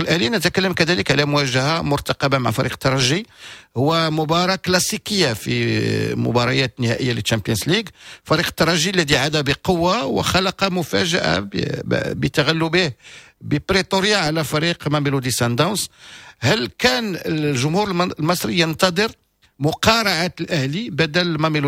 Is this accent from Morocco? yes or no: yes; Morocco; وإحنا كمغاربة يعني سعداء بتواجد لاعب مغربي في فريق الأهلي